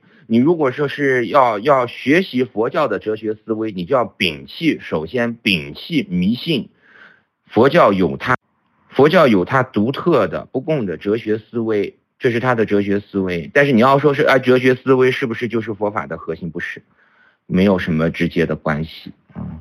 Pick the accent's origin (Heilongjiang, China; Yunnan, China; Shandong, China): Yunnan, China; Kunming; also born or lived in United States; 我们昆明，我昆明人